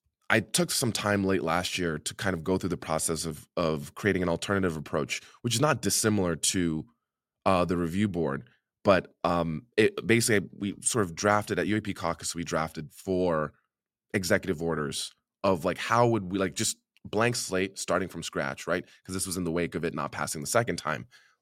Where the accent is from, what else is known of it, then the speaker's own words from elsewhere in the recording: Zimbabwe; I'm from Zimbabwe.